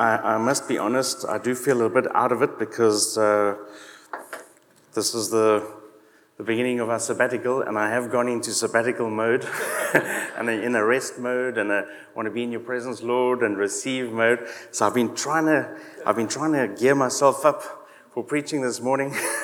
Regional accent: South Africa; moved away; I say, no, I love South Africa. I'm proud of being South African. It's my roots. It's my heritage.

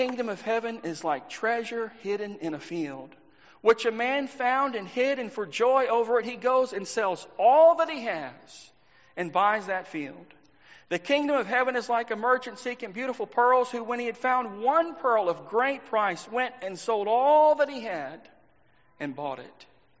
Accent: Texas, United States; when I was growing up in Texas

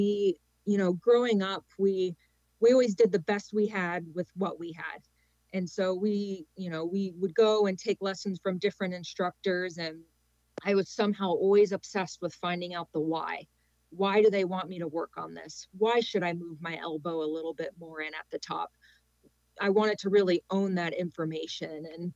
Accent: Florida, United States; Yeah, growing up in Florida, I felt so lucky because the junior program and the scene there is super high.

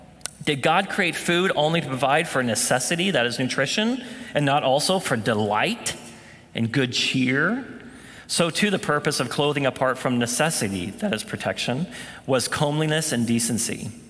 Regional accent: Phoenix, Arizona, United States; As Ryan said, I'm from Phoenix. We don't have a ton of grass in Phoenix.

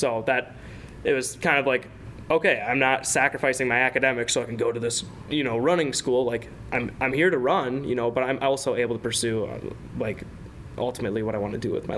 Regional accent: Minnesota, United States; Like I said, I'm from Minnesota, right above the Twin Cities, just by like a half hour.

